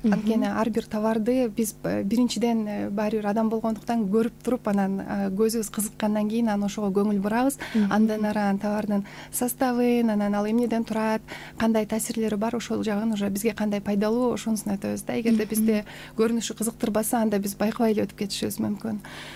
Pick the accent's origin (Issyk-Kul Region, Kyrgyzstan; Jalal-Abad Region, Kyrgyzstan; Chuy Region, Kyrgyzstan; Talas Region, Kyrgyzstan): Issyk-Kul Region, Kyrgyzstan; Ak-Suu; Мен өзүм Көлдөн болом, Ысык-Көлдөн. Аксуу жергесинен болом.